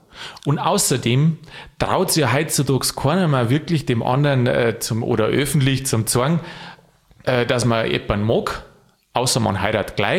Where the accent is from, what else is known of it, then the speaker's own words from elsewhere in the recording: Bavaria, Germany; Ich sage dir jetzt aber den Brauch aus Niederbayern oder aus da der Region, wo ich herkomme